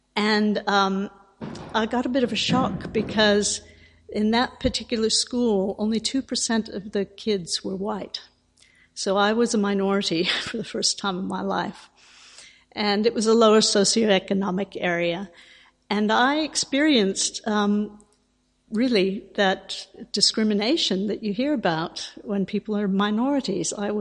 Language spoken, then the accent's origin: English; United States; born there; I was born in America, but I was a first generation American in my family.